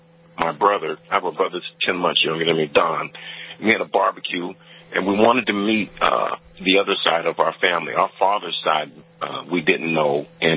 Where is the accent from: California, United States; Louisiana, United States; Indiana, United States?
California, United States; Sacramento; I grew up in Sacramento, and I'm a history buff.